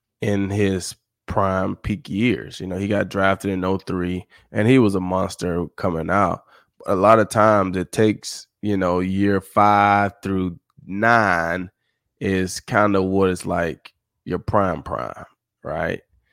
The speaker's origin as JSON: {"language": "English", "town": "Summit", "region": "Mississippi", "country": "United States", "said": "He's from Magnolia. I'm from Summit. You know, he went to South Pike High School. I went to North Pike High School. So the county is Pike County."}